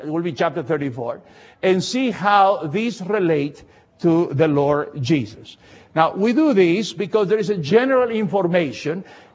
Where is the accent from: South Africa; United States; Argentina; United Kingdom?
Argentina; "I'm from the country of Argentina." And we are exactly 9,000 miles away from one place to the other.